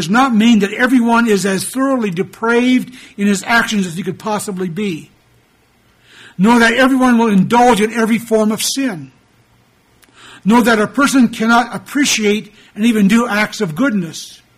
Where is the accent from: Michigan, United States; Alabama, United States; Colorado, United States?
Colorado, United States; To continue, I come from Colorado